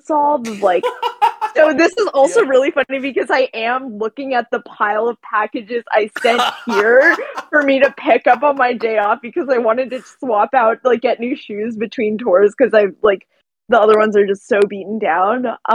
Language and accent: English; New Jersey, United States; moved away as an adult; also born or lived in Wyoming; because I grew up in New Jersey. Like, I spent my whole childhood there, and then, like, when I was 19, like, in the middle of college, my parents were like, we're moving to Wyoming!